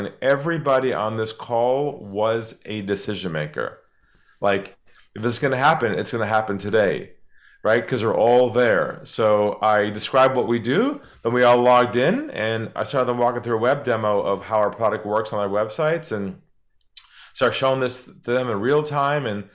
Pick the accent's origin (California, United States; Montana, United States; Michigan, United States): California, United States; San Diego; now in Australia; And she's from Sydney, was working in Los Angeles at the time. And I'm from San Diego.